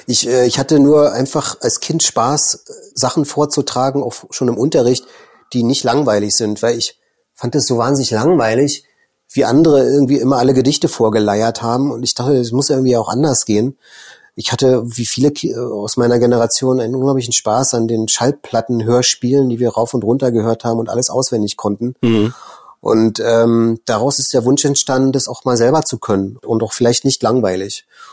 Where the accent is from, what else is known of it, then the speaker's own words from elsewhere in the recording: East Germany, Germany; und ich so als Ossi hatte eben Lust rumzukommen und zu reisen